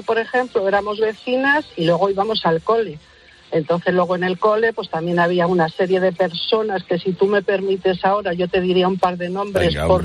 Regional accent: Madrid, Community of Madrid, Spain; nosotros somos de la Latina de Madrid

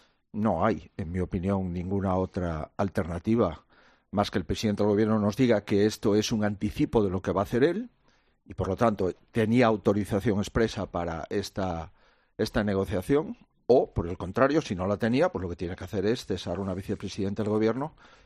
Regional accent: Spain; el señor Sánchez es cómplice necesario de este bochorno que hemos vivido como españoles y como europeos.

